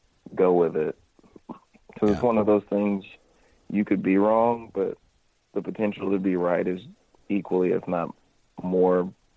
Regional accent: Missouri, United States; also born or lived in Kentucky; I was born in Kentucky, grew up in Missouri, and like Kentucky's further in the South.

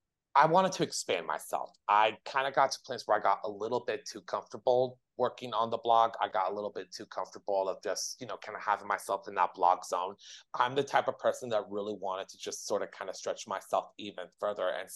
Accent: California, United States; the restaurant scene where Mrs. Doubtfire is quote unquote exposed. That's my hometown right there.

